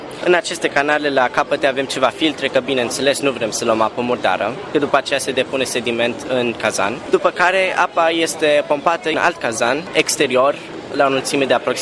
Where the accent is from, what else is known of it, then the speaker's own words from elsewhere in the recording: Cluj-Napoca, Cluj County, Romania; noi venim din Cluj, cum am spus mai înainte